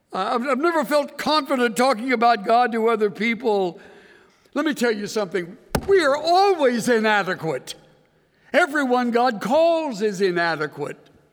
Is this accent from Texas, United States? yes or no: yes; El Campo, Texas, United States; And me, I was from the Great White Way of El Campo. It's a dump.